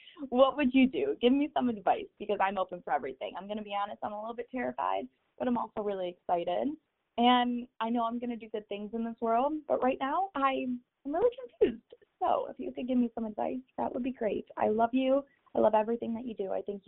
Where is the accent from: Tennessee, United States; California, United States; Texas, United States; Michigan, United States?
Michigan, United States; I go to Michigan State University, so I'm from Michigan.